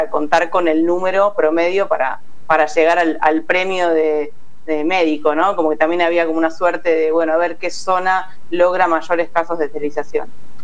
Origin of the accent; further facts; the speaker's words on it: Argentina; Yo soy argentina, sí